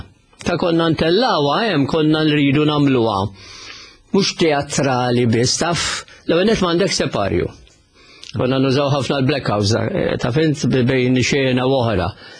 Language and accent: Maltese; Valletta, South Eastern Region, Malta; meta konna żgħar aħna mill-Belt, jien mill-Belt. Allura konna ħafna l-Belt kien hemm ċentru Palazzo Garaffa, kien ċentru sew ta' drama.